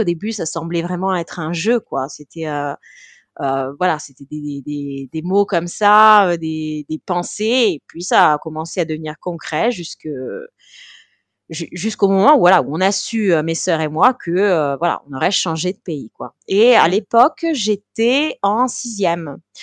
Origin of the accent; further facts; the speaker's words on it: Creil, Hauts-de-France, France; also born or lived in Amiens; moi je suis née à Amiens. J'ai pratiquement jamais vécu à Amiens en fait. J'ai vécu à Creil en Picardie. J'ai grandi là-bas en fait jusqu'à mes 11 ans quoi.